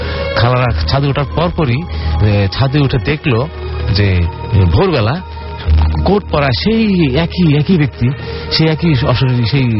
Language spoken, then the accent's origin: Bangla; Dhaka, Dhaka Division, Bangladesh; আমি ঢাকা উত্তর বাটা থেকে এসেছি।